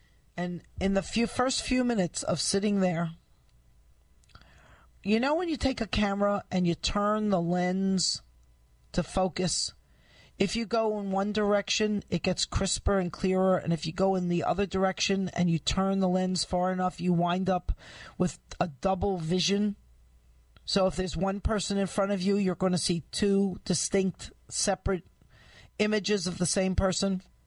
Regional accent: United States; as an American used to living in America

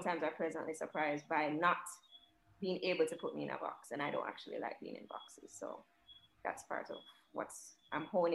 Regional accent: Jamaica; Whereas in Jamaica, I'm a Jamaican, there are obviously tons of issues here as well

